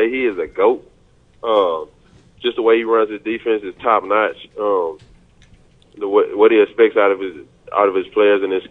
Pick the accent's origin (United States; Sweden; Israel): United States; Shreveport, Louisiana; born there; I was born in Shreveport. That's about it. But don't tell nobody. I can't tell nobody I was born there.